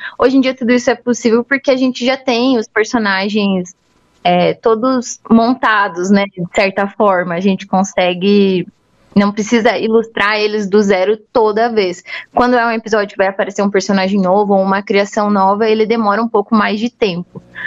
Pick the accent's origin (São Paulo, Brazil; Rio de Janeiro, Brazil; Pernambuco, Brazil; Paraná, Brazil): Paraná, Brazil; Curitiba; accent: Curitiba accent; elas repetem as frases com o nosso sotaque curitibano.